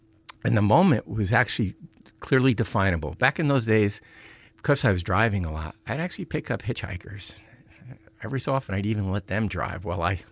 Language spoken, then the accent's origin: English; Clifton, New Jersey, United States; I was born in Passaic General Hospital, lived in Clifton, went to high school there, graduated, and wound up going to college across the river, across the Hudson River into Manhattan